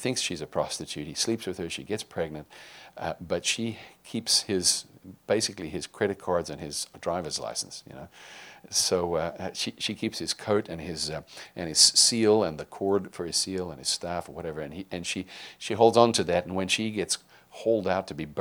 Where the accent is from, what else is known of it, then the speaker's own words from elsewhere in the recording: South Africa; I was raised in South Africa during the height of apartheid